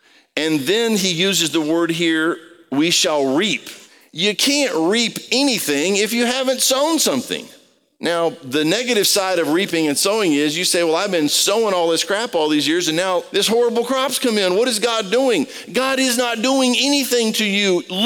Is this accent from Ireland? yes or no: no; Brazil; born or raised there; moved away